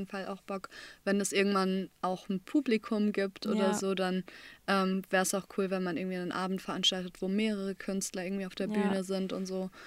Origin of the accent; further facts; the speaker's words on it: Recklinghausen, North Rhine-Westphalia, Germany; Ich habe erst gedacht, ich dachte immer, Bottrop ist kleiner als Recklinghausen, wo ich herkomme.